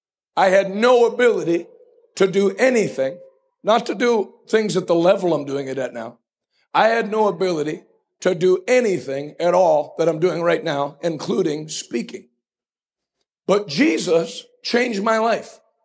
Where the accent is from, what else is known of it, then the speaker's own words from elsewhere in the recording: United States; Because I grew up in Washington County and they knew me when I was 5.